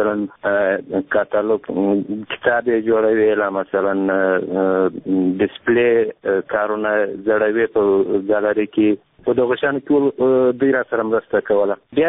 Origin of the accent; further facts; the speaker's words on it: Afghanistan; زه یو افغان یم